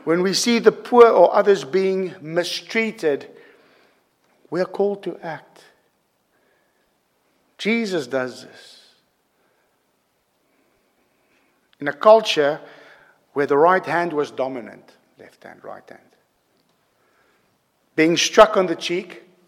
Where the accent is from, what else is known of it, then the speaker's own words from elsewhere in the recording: South Africa; For me as a South African, this is very hard.